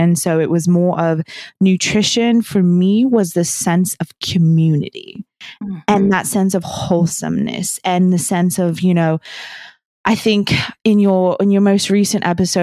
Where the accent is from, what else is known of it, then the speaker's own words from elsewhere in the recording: New Zealand; I grew up in New Zealand